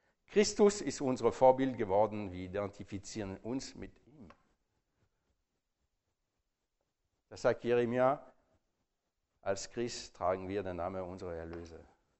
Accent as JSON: {"language": "German", "country": "France", "tie": "born or raised there", "second_language": "German", "moved": "as an adult", "said": "also ich bin also mal also groß geworden in Frankreich, 30 Jahre lang, und seitdem bin ich nicht mehr in Frankreich gewesen"}